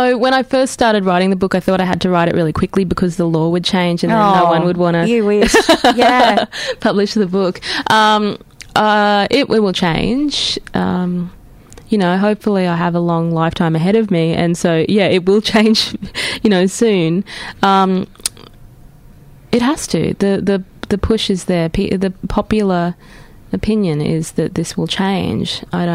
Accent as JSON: {"language": "English", "town": "Rockhampton", "region": "Queensland", "country": "Australia", "tie": "born or raised there", "said": "we grew up together in Rockhampton"}